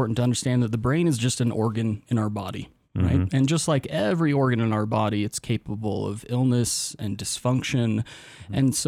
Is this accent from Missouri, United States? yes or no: no; South Lake Tahoe, California, United States; so I grew up in South Lake Tahoe. That's where I went to high school.